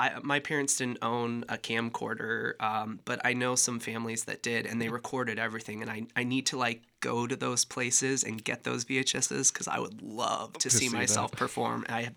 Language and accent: English; Walcott, Iowa, United States; Well, I actually grew up right outside of Davenport in Walcott, which has the world's largest truck stop, as many of our listeners know.